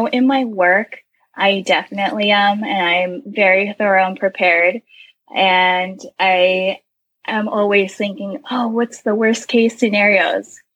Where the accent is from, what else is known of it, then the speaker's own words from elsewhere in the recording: Baltimore, Maryland, United States; So I grew up in Baltimore, Maryland.